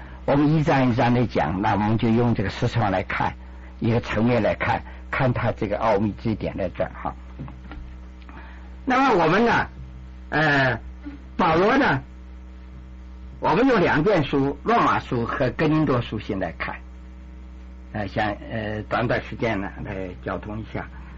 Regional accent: China; now in United States

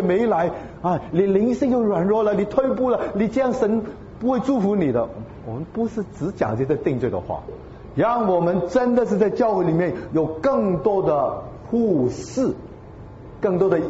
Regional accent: China; 特别我们在中国这样的大环境成长

